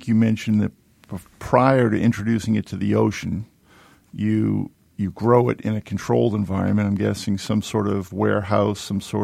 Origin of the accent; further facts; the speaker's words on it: Massachusetts, United States; I grew up outside of Boston, and there actually used to be cod around Cape Cod, hence the name.